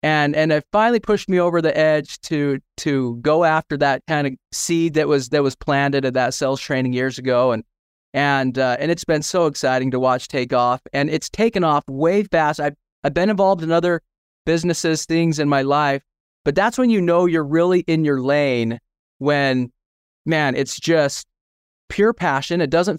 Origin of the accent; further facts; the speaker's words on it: Utah, United States; You know, I grew up in Utah. I'm a lifelong Utah Jazz fan.